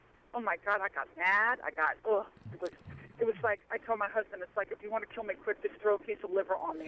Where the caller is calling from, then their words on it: Frederick, Maryland, United States; Hello? Yes, hi. … from Frederick.